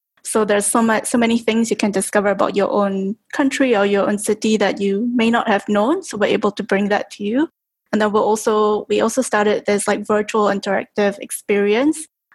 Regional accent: Singapore; born there; So I currently live in Singapore, so I'm calling in from Singapore right now. So I was born in Singapore, but half my career was spent in Amsterdam. So I had a chance to live and work there for a few years. So I only moved back to Singapore just over a year ago.

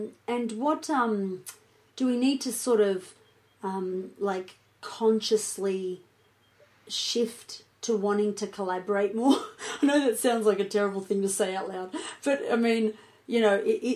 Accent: Australia; I grew up in Australia. Probably wasn't like that for my parents who grew up in Greece.

